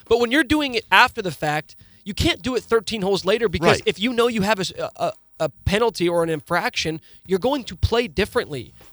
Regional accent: Topeka, Kansas, United States; I grew up in Topeka, and I had a handful of friends who lived in trailers

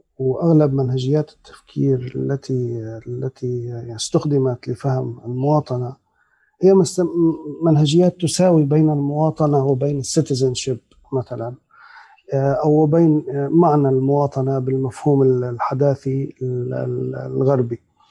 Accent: Syria; أحد المسائل بتقديري اللي اكتشفناها نحن كسوريين لم نفهم ذاتنا بشكل جيد حتى

